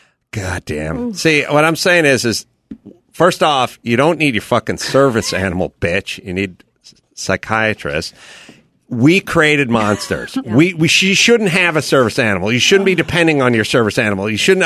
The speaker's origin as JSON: {"language": "English", "region": "California", "country": "United States", "tie": "born or raised there", "said": "Did I say I grew up in the San Fernando Valley?"}